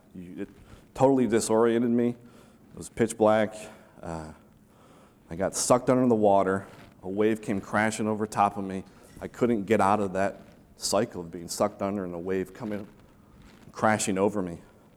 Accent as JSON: {"language": "English", "country": "United States", "tie": "born or raised there", "said": "I grew up near Niagara Falls, about 20 minutes east of the falls. It was close enough that once in a while my friends would ride our bikes there and come back."}